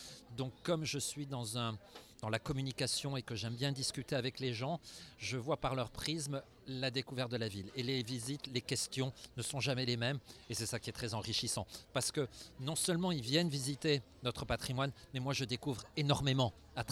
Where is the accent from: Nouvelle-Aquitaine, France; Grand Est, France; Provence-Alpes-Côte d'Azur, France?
Nouvelle-Aquitaine, France; Bordeaux; Mais je suis bordelais, donc j'ai une appétence plus particulière à faire visiter ma ville.